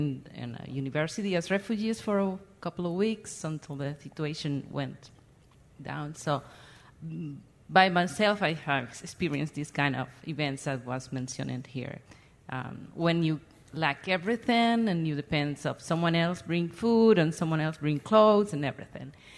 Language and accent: English; Dominican Republic; I am from the Dominican Republic in the Caribbean.